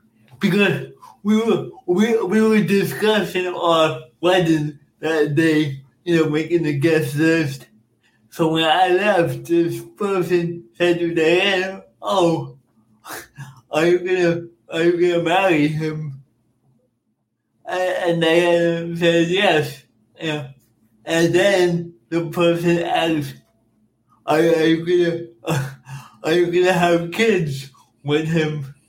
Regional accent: Orlando, Florida, United States; also born or lived in New York; And I was born in New York. My parents won a trip to Disney World when I was about 7 years old. We came down here, and my mom and dad, they loved it so much and thought the weather would be a little bit easier for me. So we moved down to Orlando about a year later.

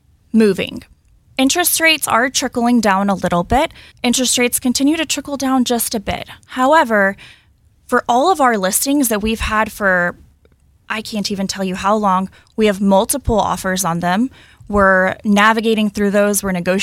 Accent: Angleton, Texas, United States; now in Cypress, United States; But me specifically, I grew up in Angleton. I went to school in Huntsville at Sam Houston, and I live in Cypress now.

